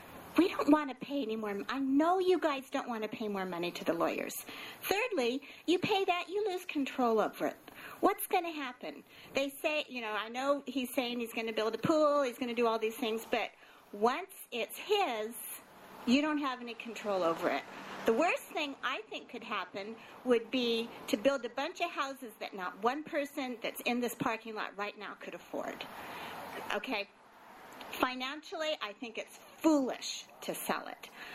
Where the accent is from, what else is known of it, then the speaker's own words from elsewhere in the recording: Los Osos, California, United States; from Los Osos.